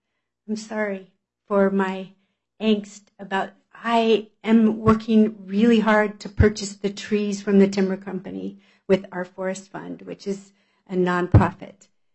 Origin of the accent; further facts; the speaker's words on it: Washington, United States; I'm also from North Kitsap, believe it or not.